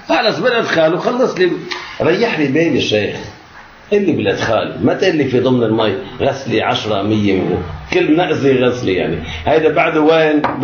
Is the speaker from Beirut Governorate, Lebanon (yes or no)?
yes; Beirut, Beirut Governorate, Lebanon; نحن ابناء بيروت